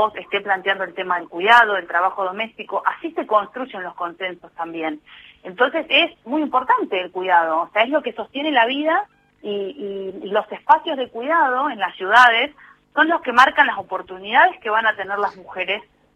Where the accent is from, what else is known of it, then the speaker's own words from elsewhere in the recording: Salta, Argentina; now in Buenos Aires, Argentina; Yo vengo del norte, si bien ahora estoy en Capital Federal, soy una salteña que a partir de diciembre está radicada acá